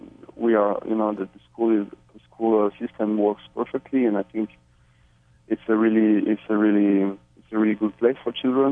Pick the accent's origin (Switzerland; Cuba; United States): Switzerland; because also I'm from Switzerland, it's a land of watches, you know